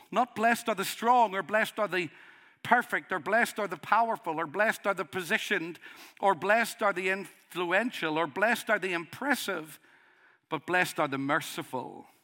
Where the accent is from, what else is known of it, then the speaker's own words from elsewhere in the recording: Northern Ireland, United Kingdom; I am from Northern Ireland. Did you notice? Sometimes people say to me, what's your accent? And I'll say, I don't have an accent. I have a dialect. Of course, I have an accent.